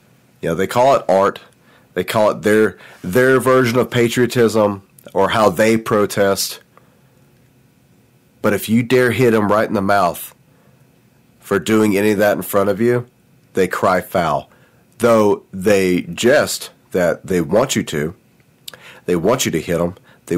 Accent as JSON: {"language": "English", "country": "United States", "said": "because I'm an American and it's cool and I like it and I have the right to."}